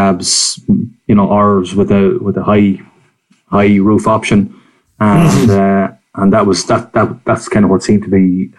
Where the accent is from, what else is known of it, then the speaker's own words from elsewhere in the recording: New Zealand; And I come from New Zealand, which I've always admired for its diversity in truck brands.